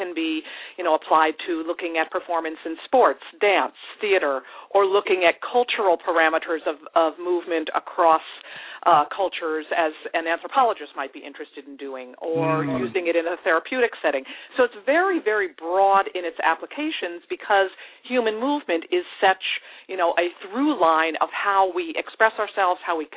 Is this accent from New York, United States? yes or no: yes; New York, United States; No, I'm not. I'm actually from the New York area, but I have family living in the Portland, Oregon area.